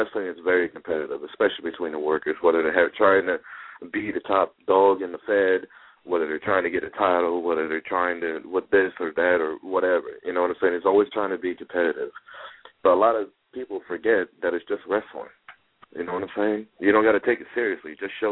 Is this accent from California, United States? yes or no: yes; San Diego, California, United States; and then I'm from San Diego.